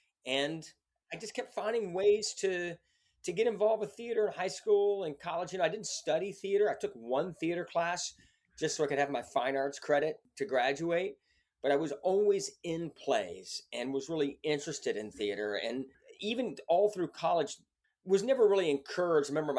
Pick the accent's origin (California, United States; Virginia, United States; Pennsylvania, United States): Virginia, United States; Pungo; I grew up in Virginia, a little town called Pungo, which is in the southeast tip of Virginia, just south of Virginia Beach, getting towards North Carolina. It's on the coast.